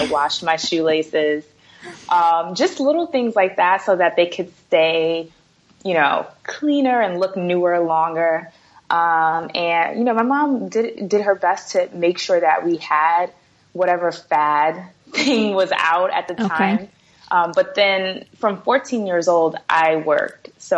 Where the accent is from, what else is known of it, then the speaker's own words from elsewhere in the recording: Brooklyn, New York, United States; Sure. So, you know, I'm from Brooklyn, New York.